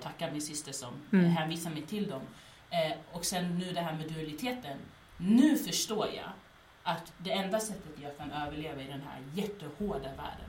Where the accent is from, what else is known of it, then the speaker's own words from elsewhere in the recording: Sweden; born there; Jag är gambian, jag är född i Sverige, vilket gör mig till en afrosvensk.